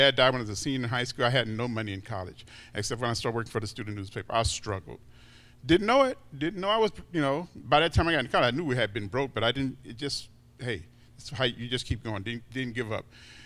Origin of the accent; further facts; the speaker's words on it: East St. Louis, Illinois, United States; now in O'Fallon, United States; I'm from, I actually live in O'Fallon now. I grew up in East St. Louis, Brooklyn, Illinois, in East St. Louis.